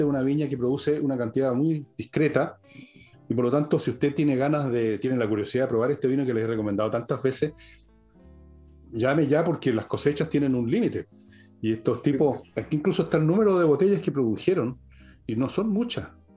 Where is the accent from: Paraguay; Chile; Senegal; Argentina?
Chile; Como muchos chilenos, yo creo que se acordarán de esto del el vino con agua.